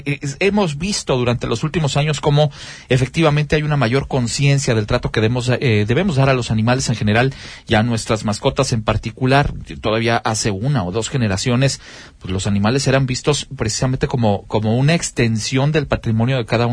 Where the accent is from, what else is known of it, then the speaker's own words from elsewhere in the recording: Querétaro, Mexico; ¿somos violentos los queretanos con nuestras mascotas?